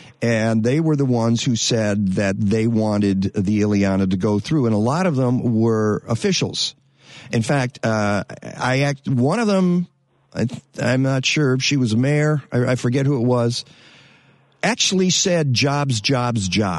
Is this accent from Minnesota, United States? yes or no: no; Detroit, Michigan, United States; when I grew up in the Detroit area, when I was 14, my family had to move because of an interchange being built.